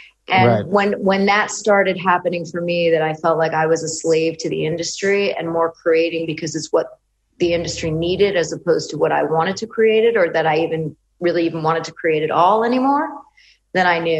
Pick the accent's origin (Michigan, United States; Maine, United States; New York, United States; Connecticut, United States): New York, United States; Westchester; Okay, well, I was raised in Westchester, New York